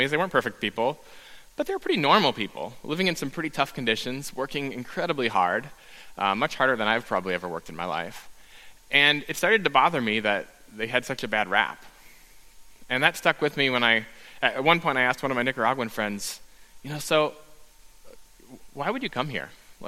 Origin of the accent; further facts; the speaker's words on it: Neenah, Wisconsin, United States; I know that was true for me for most of my life, where I grew up in Neenah. Frankly, there weren't a lot of immigrants around that community.